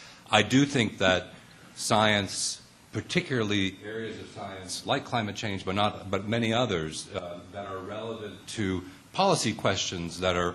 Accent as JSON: {"language": "English", "town": "Los Angeles", "region": "California", "country": "United States", "tie": "born or raised there", "said": "So I grew up in in Los Angeles in the 1960s and 70s. There was a lot of smog in L.A. then."}